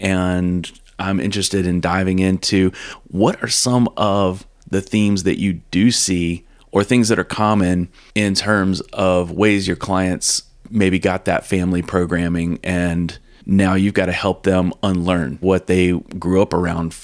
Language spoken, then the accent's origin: English; the South, United States; where I grew up in the South, it was like religion and politics. You didn't really talk about it very much.